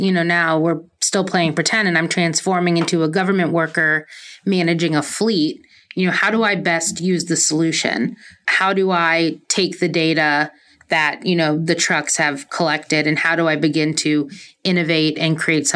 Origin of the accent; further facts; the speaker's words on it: Atlanta, Georgia, United States; roaming around the city of Atlanta, I guess you could say. Our headquarters, my hometown.